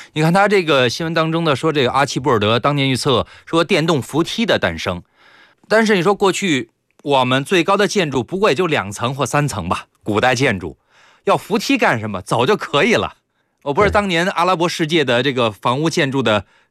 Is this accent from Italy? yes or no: yes; Italy; Chinese is a second language; 我这作为意大利人可能不屑一顾